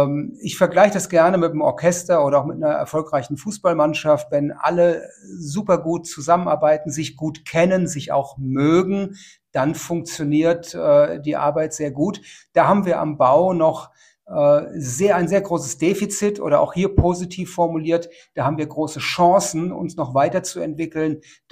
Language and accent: German; Hesse, Germany; now in Leipzig, Germany; Ich stamme aus Südhessen, lebe seit gut 10 Jahren in Leipzig